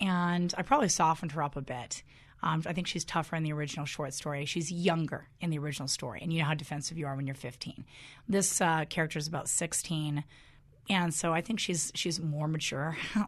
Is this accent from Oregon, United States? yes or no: no; Colorado, United States; Right outside, basically Denver. West of that is Evergreen, which has slowly become incredibly yuppie. And then west of that is Idaho Springs, which is also looks like Aspen now when you go downtown. But I grew up in the mounta